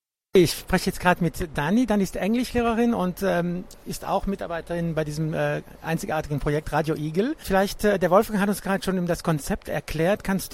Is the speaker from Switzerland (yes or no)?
no; Luxembourg; Ja, genau so ist es auch, glaube ich, bei uns in Luxemburg und anderswo in Europa.